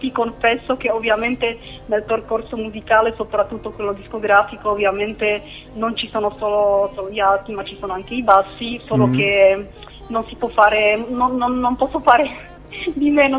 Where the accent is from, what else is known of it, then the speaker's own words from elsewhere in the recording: Czechia; now in Italy; Allora, io provengo dalla Repubblica Ceca, però vivo da molti anni in Italia, ormai saranno credo 17 anni, e canto da piccolina.